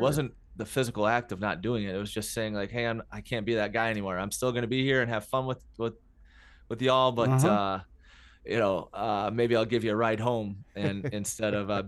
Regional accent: Petoskey, Michigan, United States; I'm from Southeast Michigan. I live halfway between Detroit and Ann Arbor. Originally grew up in Northern Michigan outside of Petoskey.

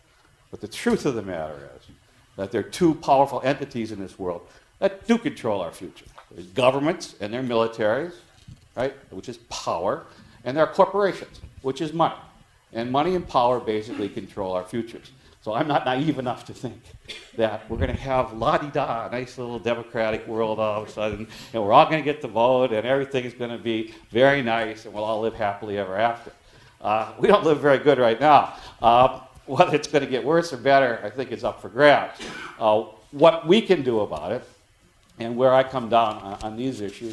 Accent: United States; we being the average people growing up in the United States, we were very naive about where the future of science was going in the 60s and 70s.

